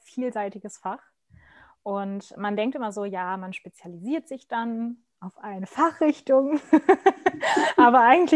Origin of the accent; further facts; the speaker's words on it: Cologne, North Rhine-Westphalia, Germany; dass sie dort arbeitet, wo ich herkomme, aus dem wunderschönen Köln